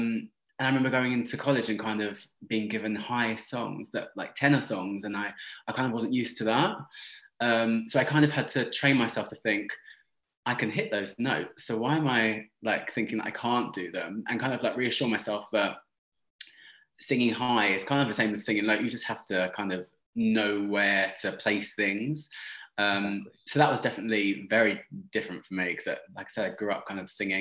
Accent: Oxted, South East England, United Kingdom; so I grew up in a place called Oxted, in a place called Surrey, which is about 50 minutes from London.

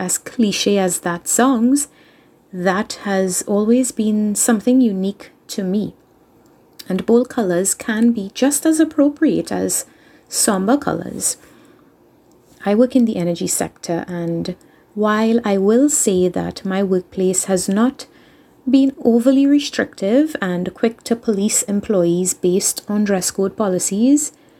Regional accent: Trinidad & Tobago; As a Caribbean woman, and I'm from Trinidad and Tobago

